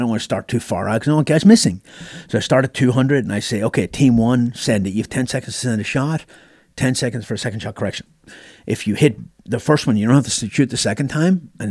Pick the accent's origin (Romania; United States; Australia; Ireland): Ireland; I grew up in Ireland and we were hard drinkers.